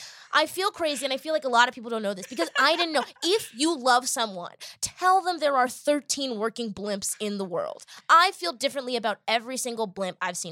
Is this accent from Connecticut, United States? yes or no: no; Boston, Massachusetts, United States; And I think I'm from Boston. And so maybe because of the Pets or football games, sports games, I've seen the blimp a lot.